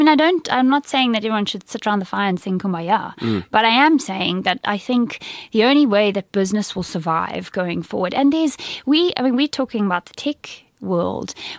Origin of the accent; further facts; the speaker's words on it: Zimbabwe; now in South Africa; I come from Zimbabwe